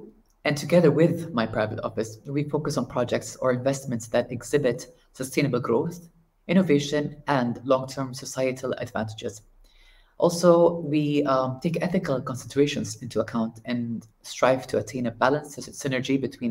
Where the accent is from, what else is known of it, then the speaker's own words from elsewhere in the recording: Dubai, United Arab Emirates; growing up in Dubai's rich cultural tapestry, I witnessed that delicate balance between development and nature